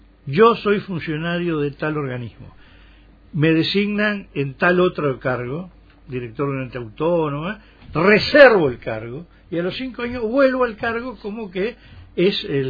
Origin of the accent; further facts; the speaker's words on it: Uruguay; a mí, como uruguayo, me parece un error